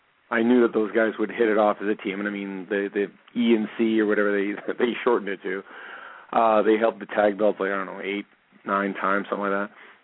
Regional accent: Canada; I'm a Canadian with long hair.

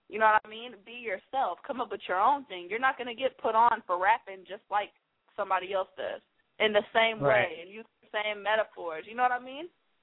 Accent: Detroit, Michigan, United States; now in Atlanta, United States; You know, I'm in Atlanta right now, but I'm from Detroit.

